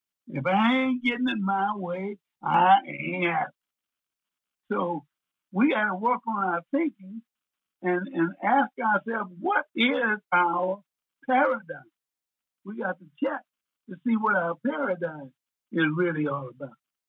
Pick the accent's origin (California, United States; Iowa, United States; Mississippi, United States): Mississippi, United States; when I grew up in Mississippi, back in 1933 when I was born